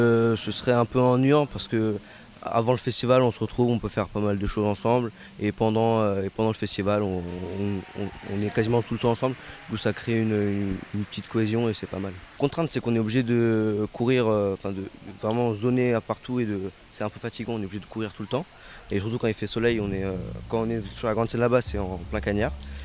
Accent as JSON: {"language": "French", "town": "Paris", "region": "Île-de-France", "country": "France", "said": "J'ai 15 ans et je viens de Paris, dans le 93."}